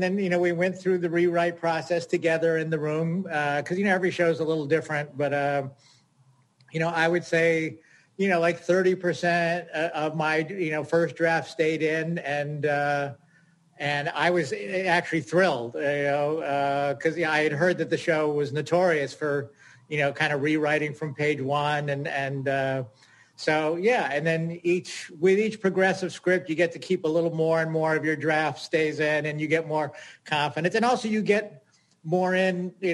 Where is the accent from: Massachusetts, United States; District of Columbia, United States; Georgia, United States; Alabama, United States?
Massachusetts, United States; West Springfield; In Springfield, Massachusetts.